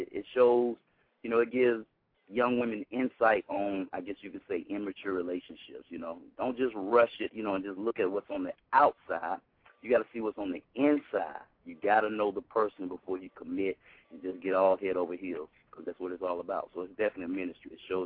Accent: Covington, Georgia, United States; I'm from Georgia, but it's way in Covington, Georgia, so it's way in the country.

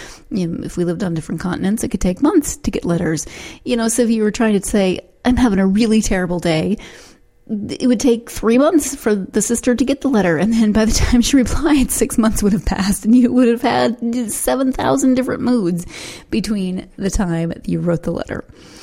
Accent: Montana, United States; also born or lived in California / Texas / Pennsylvania; I grew up in Montana. I have lived in California, in Texas, in Pennsylvania, and it's an adventure.

